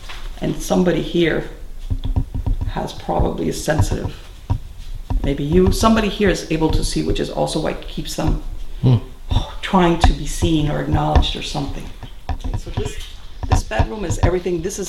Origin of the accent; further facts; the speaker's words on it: Miami, Florida, United States; I was born here in Miami, and I've grown up here in Miami.